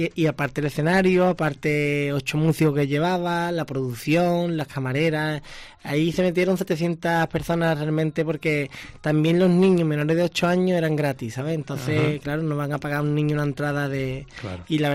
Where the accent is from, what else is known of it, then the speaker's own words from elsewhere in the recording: San Fernando, Andalusia, Spain; now in Sanlúcar de Barrameda, Spain; Soy de San Fernando, vivo en Sanlúcar Barrameda, la verdad que una ciudad muy muy muy bonita, pero mi tierra San Fernando pues...